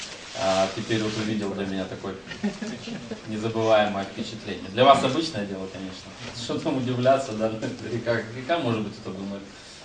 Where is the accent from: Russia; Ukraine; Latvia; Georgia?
Ukraine; Kyiv; Я из Киева, пастор церкви.